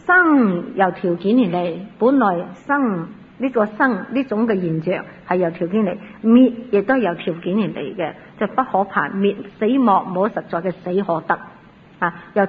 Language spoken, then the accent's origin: Cantonese; China; 但系我哋中国人好得意啊